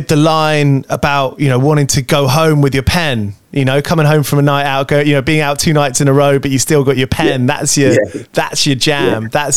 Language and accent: English; London, United Kingdom; your life growing up in London now, you know, in the last 30 odd years or however old you are. I'm 32, you know, but like, you know, that kind of this time of living in London